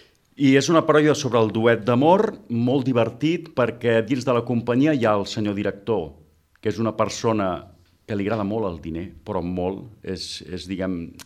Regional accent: Reus, Catalonia, Spain; arriba a casa, com jo, que també sóc de Reus, a les 12

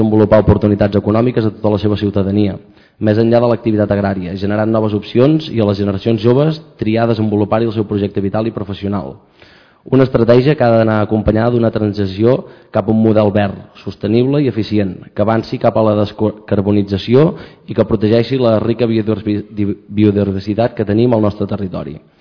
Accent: Montblanc, Catalonia, Spain; sóc de Montblanc, on tenim un terme municipal immens i que és molt nostre

